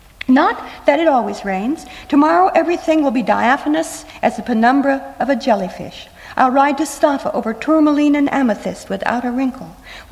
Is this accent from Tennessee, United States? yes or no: no; Iowa, United States; born there; I was born in Iowa. My father, however, was born in California.